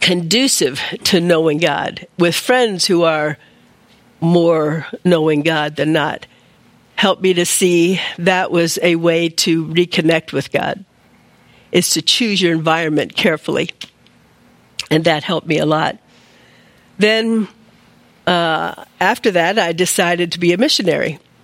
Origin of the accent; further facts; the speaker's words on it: Washington, District of Columbia, United States; But I grew up in Washington, D.C. area, right next to the General Conference.